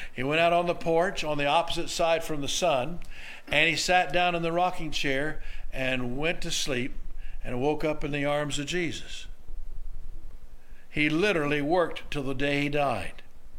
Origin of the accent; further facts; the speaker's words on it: Oklahoma, United States; I grew up in Oklahoma.